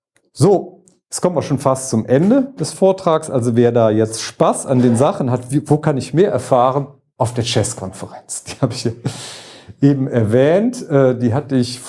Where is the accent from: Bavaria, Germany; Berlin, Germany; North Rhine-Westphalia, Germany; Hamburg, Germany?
North Rhine-Westphalia, Germany; Cologne; aber als Kölner, ne